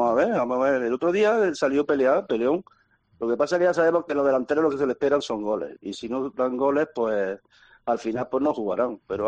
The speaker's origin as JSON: {"language": "Spanish", "town": "Granada", "region": "Andalusia", "country": "Spain", "said": "Sí, ya me conoces, que soy muy español y sobre todo también muy granadino."}